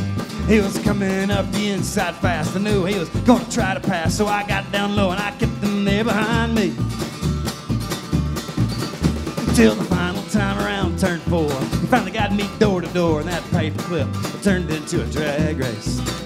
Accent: Martinsville, Virginia, United States; now in Nashville, United States; We're from Martinsville, Virginia, originally, before we moved to Nashville.

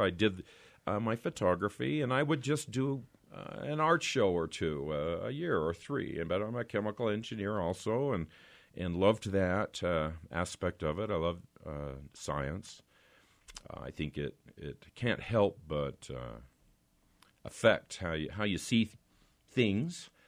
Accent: Utah, United States; and I'm from Utah. I love Utah.

